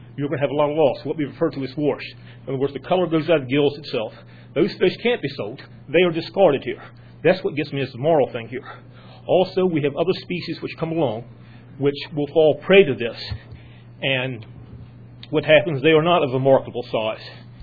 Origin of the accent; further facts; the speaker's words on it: Chincoteague, Virginia, United States; I'm from the Eastern Shore of Virginia also, Chincoteague to be exact.